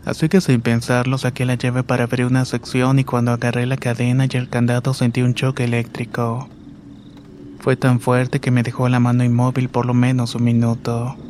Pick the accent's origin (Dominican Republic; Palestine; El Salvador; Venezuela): El Salvador; now in Los Angeles, United States; Vivo en la ciudad de Los Ángeles, California desde hace 18 años, pero soy originario de El Salvador.